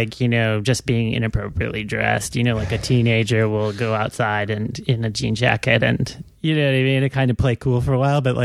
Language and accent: English; Minnesota, United States; I grew up in Minnesota